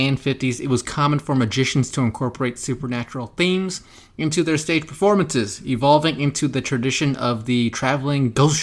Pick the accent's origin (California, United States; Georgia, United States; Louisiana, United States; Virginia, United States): California, United States; Los Angeles; I'm from Los Angeles.